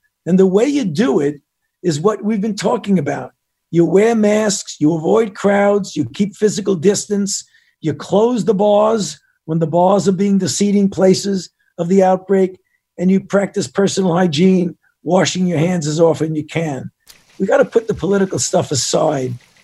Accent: New York, United States; Well, I'm a New Yorker myself, and I know what smoke is, too.

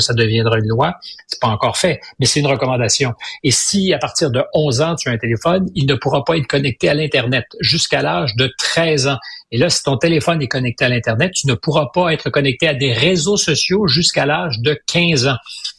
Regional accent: Quebec, Canada; chez nous au Québec

